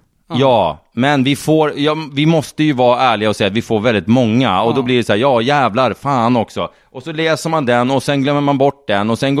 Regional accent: Norrtälje, Stockholm County, Sweden; Men jag kommer ifrån Norrtälje.

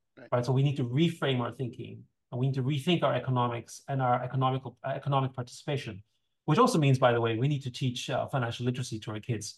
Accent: Austria; So I grew up in Austria. I'm a child of the 70s.

